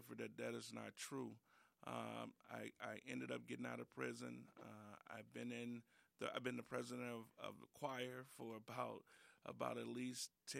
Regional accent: Chicago, Illinois, United States; now in Racine, United States; I'm originally from Chicago, the west side of Chicago.

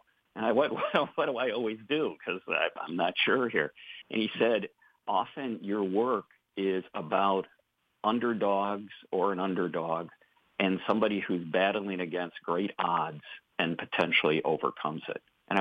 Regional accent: New York, United States; I grew up near Niagara Falls, and I love Niagara Falls. I mean, I went there a lot as a kid

